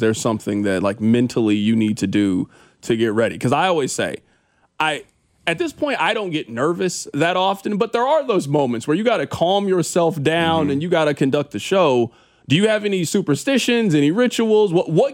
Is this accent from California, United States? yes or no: no; Kansas City, Missouri, United States; As somebody born and raised in Kansas City that loves this city and wants to see the Royals do well